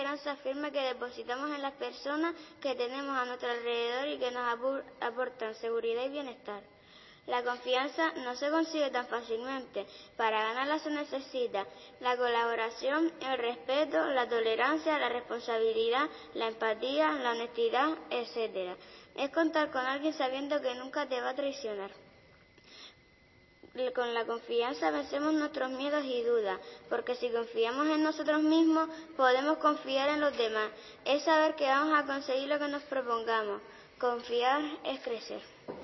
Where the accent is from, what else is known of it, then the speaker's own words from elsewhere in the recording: San Nicolás, Canary Islands, Spain; el que termine la carretera de mi pueblo, la aldea de San Nicolás